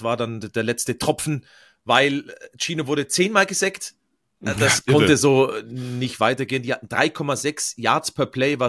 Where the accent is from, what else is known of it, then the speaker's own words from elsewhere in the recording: Bavaria, Germany; für mich natürlich als bayerischen Christen